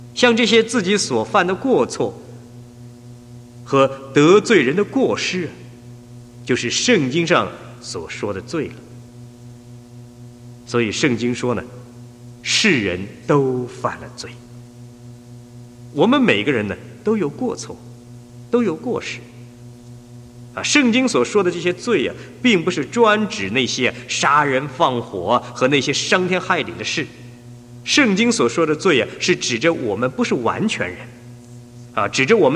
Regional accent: China; 我就想到我们中国人常说老吾老以及人之老的名言了。

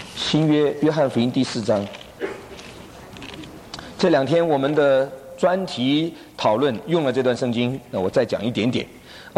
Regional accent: China; 弟兄姐妹，我们中国人见面第一句话怎么说？跟外国人不一样，对不对？

